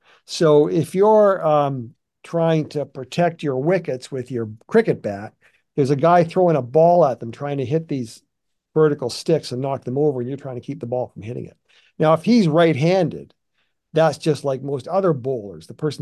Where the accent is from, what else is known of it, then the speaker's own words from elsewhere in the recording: Western Canada, Canada; growing up in Western Canada, people do play cricket.